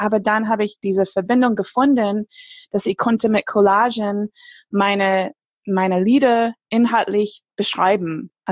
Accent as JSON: {"language": "German", "region": "Michigan", "country": "United States", "tie": "born or raised there", "said": "Ja, also ich bin aufgewachsen in Michigan und da musste ich so Klavier lernen und so."}